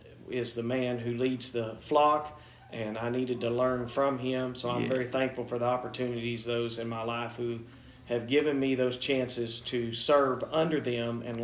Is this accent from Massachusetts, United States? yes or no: no; Texarkana, Texas, United States; That was the local newspaper where I grew up. I grew up in Texarkana, right, Texas and Arkansas.